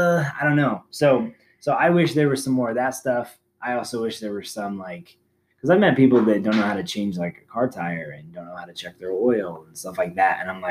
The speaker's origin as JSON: {"language": "English", "region": "Arizona", "country": "United States", "tie": "born or raised there", "said": "I'm from Arizona. So that's where I went to high school and stuff."}